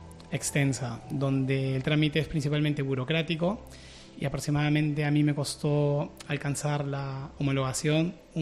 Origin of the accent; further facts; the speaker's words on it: Peru; moved away as an adult; Era funcionario del Estado, trabajé como odontólogo para el ejército del Perú, tenía el grado de teniente